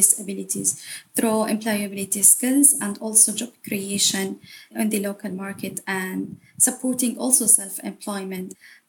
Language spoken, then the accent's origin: English; Gaza Strip, Palestine; English is a second language; from Palestine, living in the Gaza Strip.